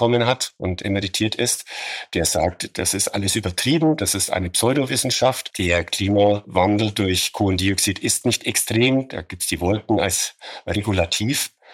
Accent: Munich, Bavaria, Germany; Ich komme halt aus München.

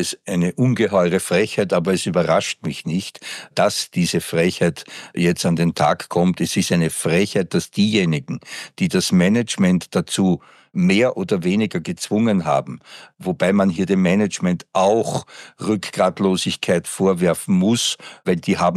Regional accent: Austria; ich als Österreicher bin genauso betroffen.

